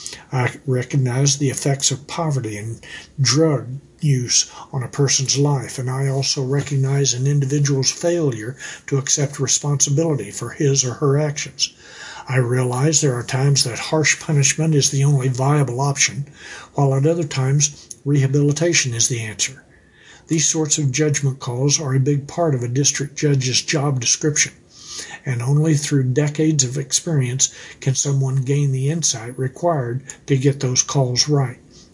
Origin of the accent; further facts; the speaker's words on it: United States; I was born and raised in Midland County. After graduating from law school, I chose to move back to Midland to raise my family in Midland and to establish my law practice here.